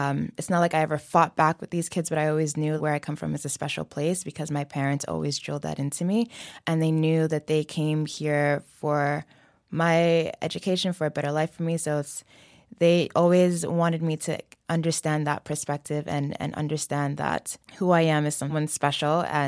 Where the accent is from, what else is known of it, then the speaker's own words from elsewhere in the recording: Bronx, New York, United States; so we lived in the Bronx for a long time, so my family moved to. You know, it was an interesting upbringing. We grew up in a very Senegalese home.